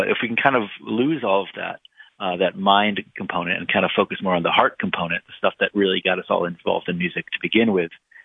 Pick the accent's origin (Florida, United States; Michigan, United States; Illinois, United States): Illinois, United States; Chicago; I grew up in Chicago and saw it. There's a huge American folk music community in Chicago.